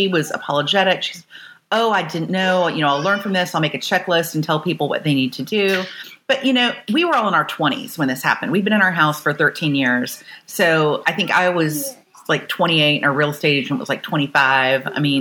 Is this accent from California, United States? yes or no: no; Florida, United States; I'm from Florida.